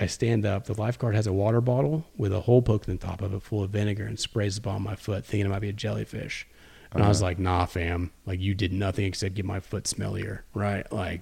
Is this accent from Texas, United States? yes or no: yes; Texas, United States; I was like, what the hell's a stonefish? I'm from Texas.